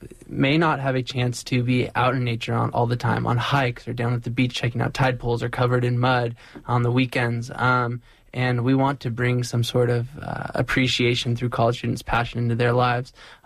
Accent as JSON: {"language": "English", "town": "Pacifica", "region": "California", "country": "United States", "tie": "born or raised there", "said": "I grew up in Pacifica, and specifically at the beach in Pacifica for a lot of my days."}